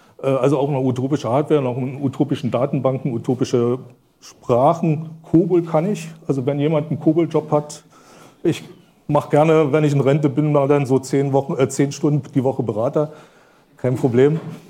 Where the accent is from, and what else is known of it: Brandenburg an der Havel, Brandenburg, Germany